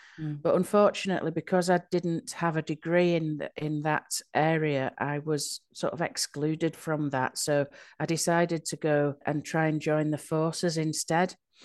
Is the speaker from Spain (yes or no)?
yes; Spain; I grew up in Spain. I went to school in Spain, and I started working in Spain just after I left school.